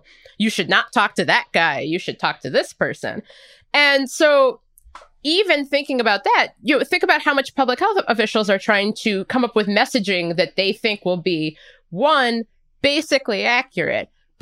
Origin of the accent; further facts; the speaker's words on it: United States; I'm going to intentionally go to Red Robin and eat a burger because I'm an American.